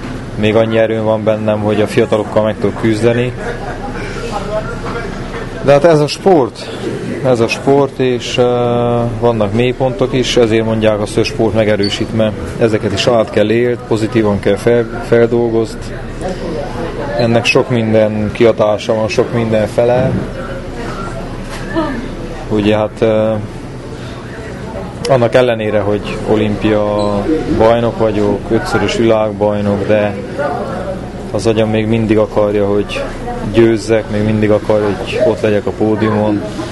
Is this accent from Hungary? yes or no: no; Székely Land, Romania; büszke vagyok, hogy székely vagyok.